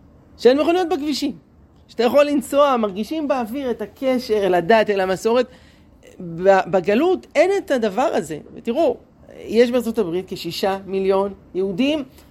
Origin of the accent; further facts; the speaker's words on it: Jerusalem, Jerusalem District, Israel; בתור ילד גדלתי בירושלים, כל שנה עריקות דגלים